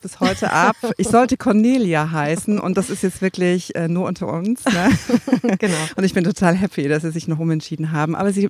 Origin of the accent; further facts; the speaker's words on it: East Germany, Germany; moved away; Ich komme aus dem Osten und dort sagt man Romy. So kannte ich es, bis ich in den Westen gegangen bin. Ich wohne mittlerweile im westlichen Norden.